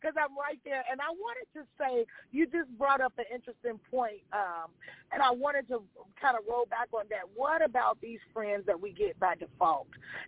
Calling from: Chicago, Illinois, United States; This is your girl … I'm checking in from Chicago.

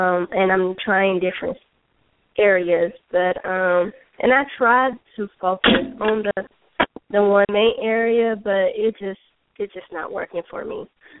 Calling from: Georgia, United States; I'm calling from Georgia

